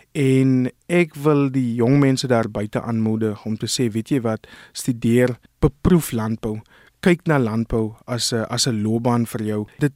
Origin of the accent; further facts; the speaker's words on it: Port Nolloth, Northern Cape, South Africa; So ek het groot geword op die platteland, dorpie met naam van Port Nollet. En ja, baie van my familie was in landbou gewees.